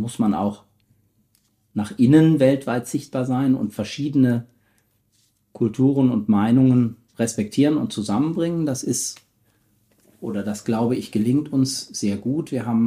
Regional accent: Heidelberg, Baden-Württemberg, Germany; weil ich ja als Heidelberger auch geprägt bin von dieser Klinik hier

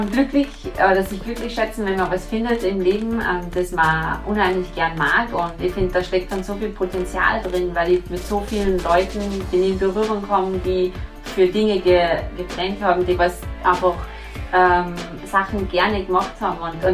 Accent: Austria; nochmal in Österreich zu spielen, weil das ist dann mein Heimatland und so.

